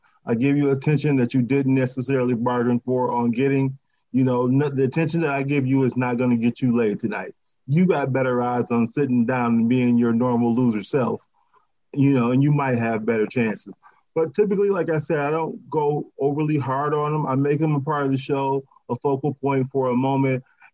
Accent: Ypsilanti, Michigan, United States; I'm actually from Ypsilanti, Michigan, which is a suburb of Detroit there.

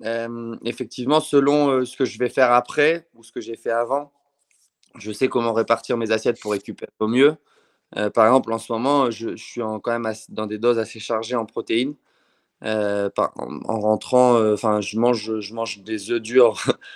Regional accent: Hauts-de-France, France; chez nous, dans le Nord

